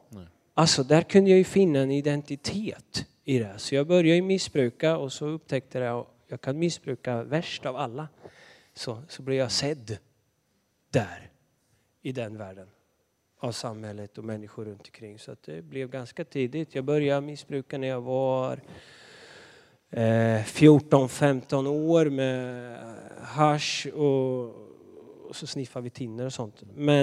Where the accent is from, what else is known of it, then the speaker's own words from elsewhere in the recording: Linköping, Östergötland, Sweden; Ja, jag är östgöte, vet du. Det är jag.